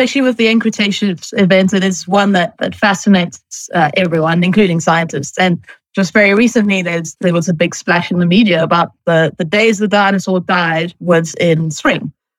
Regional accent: Johannesburg, Gauteng, South Africa; So I'm from Johannesburg, South Africa, originally, and I had the great pleasure of doing a postdoctoral fellowship at the AMNH, where I met all of you lovely people, and I'm currently transitioning back to South Africa

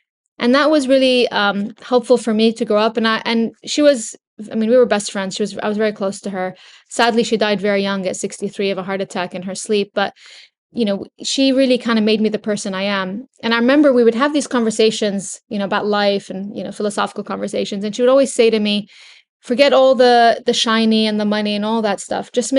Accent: California, United States; I had a bit of growing up in California, but not like that.

